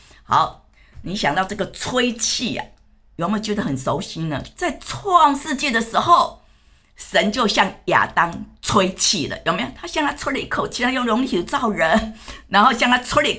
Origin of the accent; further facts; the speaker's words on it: Taiwan; 因为我是台湾人呢，我会讲台湾话啊，所以呢，当我讲这个台湾话的时候呢，是怎么样？是我学的，我从小学的嘛。